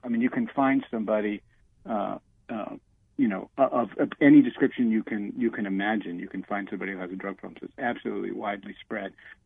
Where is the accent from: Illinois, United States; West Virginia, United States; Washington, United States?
West Virginia, United States; So again, I'll go back to my home state of West Virginia.